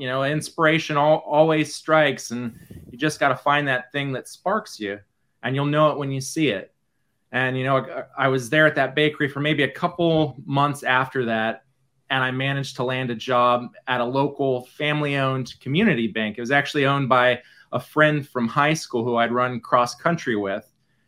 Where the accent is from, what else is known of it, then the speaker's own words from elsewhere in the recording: Dayton, Ohio, United States; grew up in the Midwest, born and raised in Dayton, Ohio.